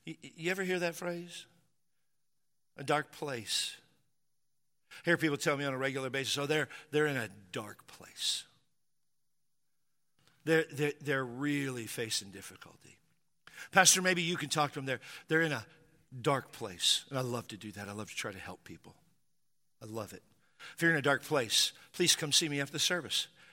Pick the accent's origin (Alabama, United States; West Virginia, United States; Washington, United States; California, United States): Washington, United States; Spanaway; When I was a child, I grew up in Western Washington, a little town called Spanaway.